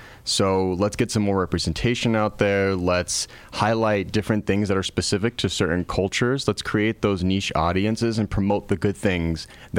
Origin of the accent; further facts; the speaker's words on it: Chicago, Illinois, United States; born and raised in Chicago, specifically the Humble Park neighborhood.